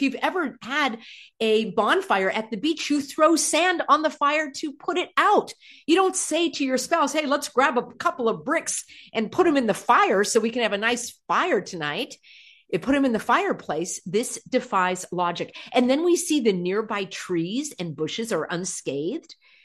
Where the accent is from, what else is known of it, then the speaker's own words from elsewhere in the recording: California, United States; I grew up in California. I'm a lifelong Californian.